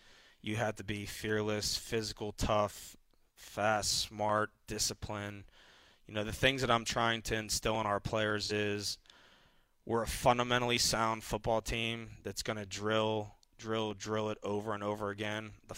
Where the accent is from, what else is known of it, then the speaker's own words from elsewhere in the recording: Pittsburgh, Pennsylvania, United States; Yeah, it does feel like home. I'm from Pittsburgh.